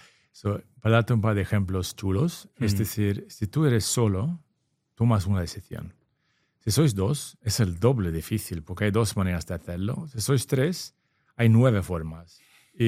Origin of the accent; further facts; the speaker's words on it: Sweden; Spanish is a second language; now in Spain; primero soy sueco, no soy andaluz. Y ya llevo más de 20 años aquí.